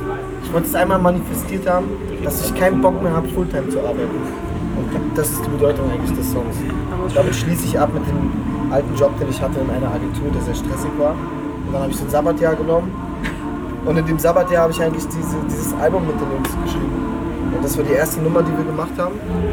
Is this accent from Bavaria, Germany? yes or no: no; Berlin, Germany; Ja, ich komme aus dem Ghetto, aus Neukölln, da waren ständig Ratten.